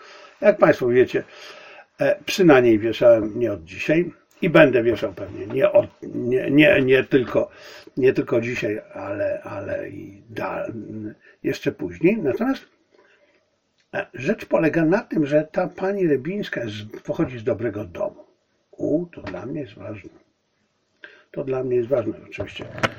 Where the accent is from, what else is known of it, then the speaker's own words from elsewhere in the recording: China; Polish is a second language; Dla Chin, których jestem, no niestety nie jestem obywatelem, ale jestem Chińczykiem.